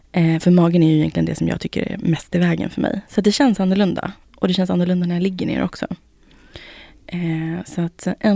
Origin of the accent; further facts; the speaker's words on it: Finland; Jag är finne då om någon undrar.